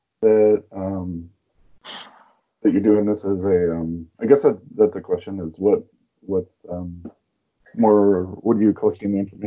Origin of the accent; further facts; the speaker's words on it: Columbus, Ohio, United States; I was born in Columbus, Ohio, and I've been a resident of Columbus, Ohio. I was born in 1975.